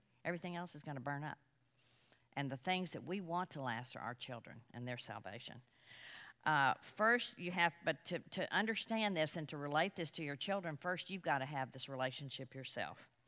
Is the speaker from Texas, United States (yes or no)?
yes; Dallas, Texas, United States; I grew up in Dallas. It was a moral home. We were taught right from wrong.